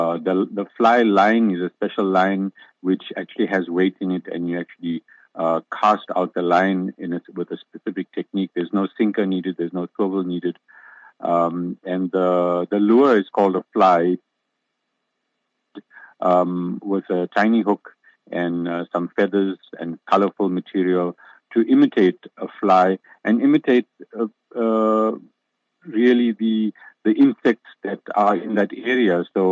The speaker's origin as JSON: {"language": "English", "town": "Durban", "region": "KwaZulu-Natal", "country": "South Africa", "tie": "born or raised there", "said": "I grew up fishing in the Durban Harbour"}